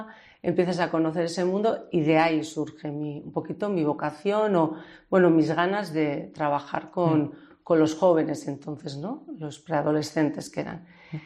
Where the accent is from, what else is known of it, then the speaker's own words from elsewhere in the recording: Deba, Basque Country, Spain; Yo provengo de Deva, y en Deva no había nada para los jóvenes.